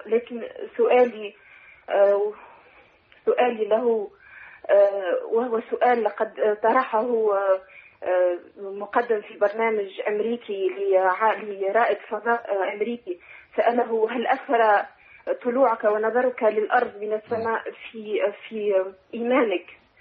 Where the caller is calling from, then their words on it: Tunisia; أنا أختكم من تونس